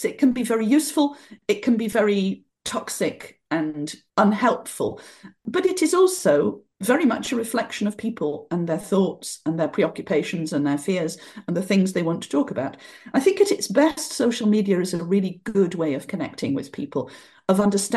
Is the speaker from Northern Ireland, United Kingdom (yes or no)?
no; Barnsley, Yorkshire and the Humber, United Kingdom; certainly growing up in Barnsley, I was considered very foreign indeed.